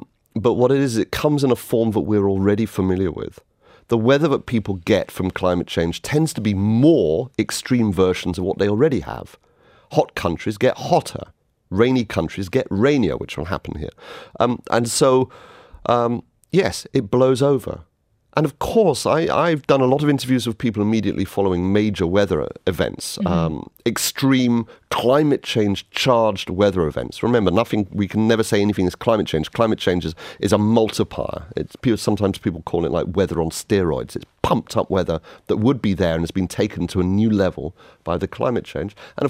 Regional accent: Ireland; we're Irish, we have strong communities, we love each other, we come together.

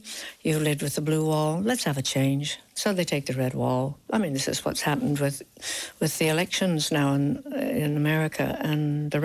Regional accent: United States; moved away as an adult; now in Oxford, United Kingdom; I'd been brought up in the States, but I left when I was 20, 21. And I grew up in England from age 24 to age 54.

